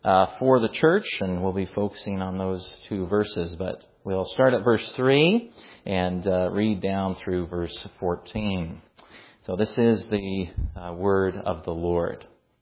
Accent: Canada; When I was growing up in Canada as a child, you can imagine that in the wintertime we would have a lot of snow. And as a youngster, I went to a Christian school up there in Canada.

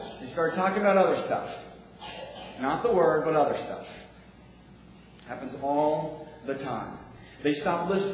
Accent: Ohio, United States; I'm from Ohio. I've been there. You trust me.

